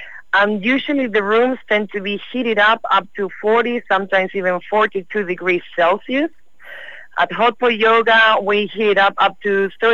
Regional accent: Buenos Aires, Argentina; English is a second language; now in Netherlands; I was born in Buenos Aires, but I did move to the Netherlands a few years ago. So yeah, I feel almost Dutch right now. It's been almost 12 years for me.

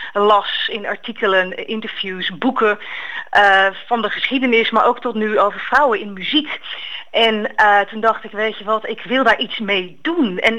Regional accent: The Hague, South Holland, Netherlands; Ik kom zelf ook uit Den Haag.

